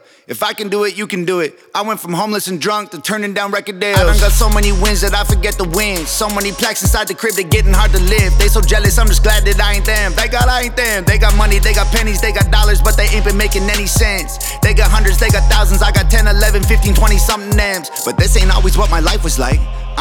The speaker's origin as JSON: {"language": "English", "country": "Canada", "lives_now": "United States"}